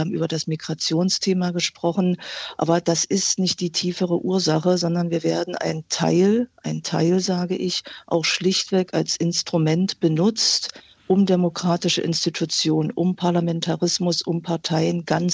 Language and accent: German; East Germany, Germany; Naja, ich lebe hier, seit ich geboren bin. Ich habe mich für meine Heimat, für mein Bundesland, für Ostdeutschland Zeit meines Lebens eingesetzt.